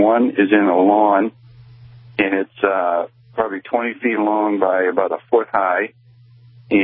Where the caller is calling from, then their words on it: New Hampshire, United States; I'm calling from New Hampshire, calling about, I think, a unique problem.